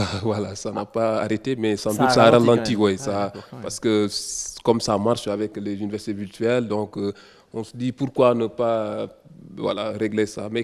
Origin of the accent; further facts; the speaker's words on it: Senegal; Bon, chez nous, au Sénégal, bien sûr, le nouveau gouvernement a un projet de construction d'universités régionales.